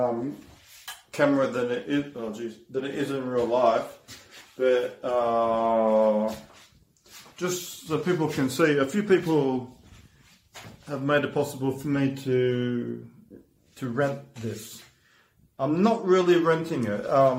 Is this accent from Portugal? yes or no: no; Germany; also born or lived in Australia; because I'm from Germany and Australia, and you know they assume I've got money and everything